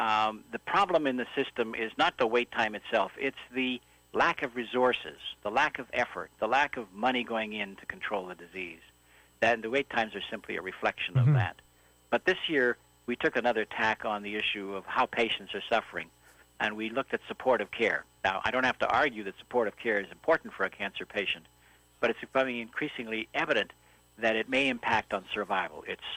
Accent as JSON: {"language": "English", "region": "Manitoba", "country": "Canada", "said": "I come from Manitoba, where many years ago we conquered Red River fever, typhoid fever, by separating sewage from water supply."}